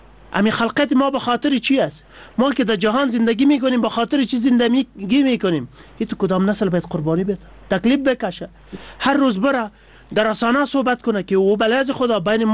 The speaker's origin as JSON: {"language": "Persian", "country": "Afghanistan", "said": "ما همه افغان هستیم، یک ملت هستیم، مسلمان هستیم"}